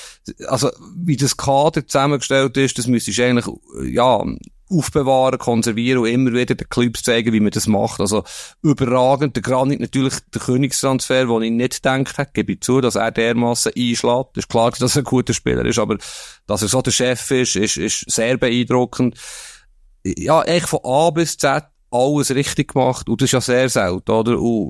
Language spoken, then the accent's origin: German; Bern, Switzerland; ich komme aus Bern